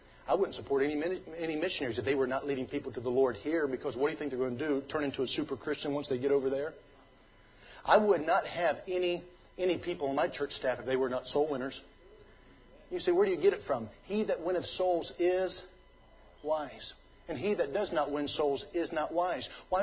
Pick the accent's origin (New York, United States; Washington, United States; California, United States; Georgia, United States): Georgia, United States; I'm used to that. I'm from Georgia, so I'm used to it.